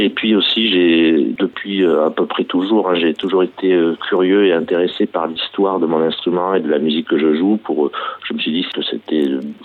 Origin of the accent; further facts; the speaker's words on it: La Teste-de-Buch, Nouvelle-Aquitaine, France; mes parents m'ont inscrit à l'école de musique dans la ville où j'ai grandi, à la Teste de Buch, donc sur le bassin Arcachon. Quand j'avais 6 ans.